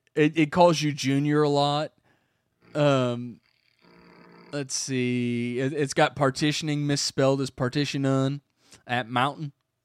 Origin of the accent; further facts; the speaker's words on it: Kentucky, United States; I grew up in Kentucky, so I'm used to people talking like this.